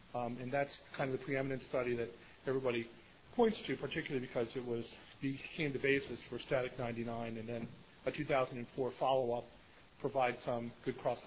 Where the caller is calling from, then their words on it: Philadelphia, Pennsylvania, United States; Good morning. … from Philadelphia.